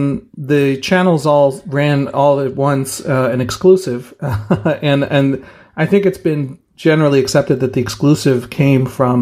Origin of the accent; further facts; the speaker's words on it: Jerusalem, Jerusalem District, Israel; born there; English is a second language; because I was born in Jerusalem. My kids were born in Jerusalem.